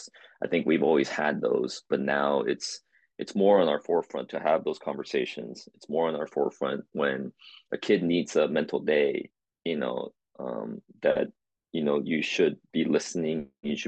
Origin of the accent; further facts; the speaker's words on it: Springfield, Oregon, United States; moved away as an adult; I grew up in Springfield High School, where the socioeconomic status is, closer to those, school in the lower end of the, economic, disparities.